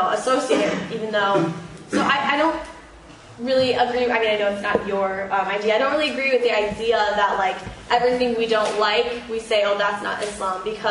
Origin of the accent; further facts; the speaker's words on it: Syria; I'm not just Muslim, and, like, these countries are not just Islam, and, like, it doesn't make any sense, you know, like, I mean, I'm from Syria